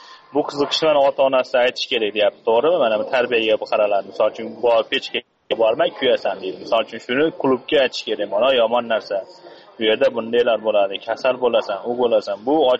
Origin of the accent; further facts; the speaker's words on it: Osh, Osh Region, Kyrgyzstan; now in Moscow, Russia; o'zi yoshim 20 da bo'lsa ham, soch o'zim O'shdanman, o'zi Rossiyada 8-9 yildan beri shu yerda, mana Moskvada.